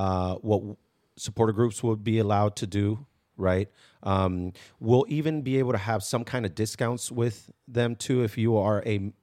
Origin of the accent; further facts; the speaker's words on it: Oakland, California, United States; I think especially growing up in Oakland and being a part of like the A's culture, the Raiders culture